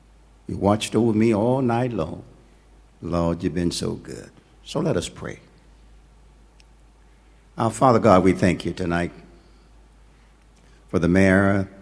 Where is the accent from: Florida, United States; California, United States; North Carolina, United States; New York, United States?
California, United States; Atascadero; everywhere I go, I can stand boldly and say that I am from Atascadero, California.